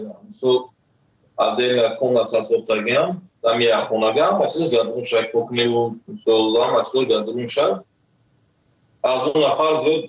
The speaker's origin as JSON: {"language": "Persian", "country": "Tajikistan", "moved": "as an adult", "lives_now": "South Korea", "said": "سال 2015 از تاجیکستان آمدم."}